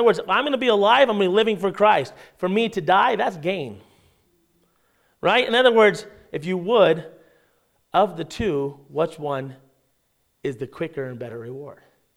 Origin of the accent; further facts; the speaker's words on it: Pocatello, Idaho, United States; also born or lived in Las Vegas; But I grew up in Pocatello, Idaho, right? And the Lord moved me away, took me down to Sin City, Las Vegas, you know, and I got saved down there, and he moved me back.